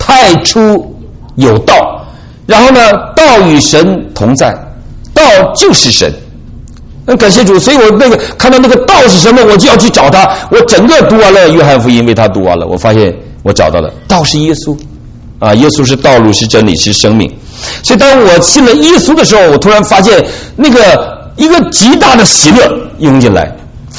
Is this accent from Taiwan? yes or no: no; Northeast China, China; accent: Northeastern Mandarin; 我们都讲东北话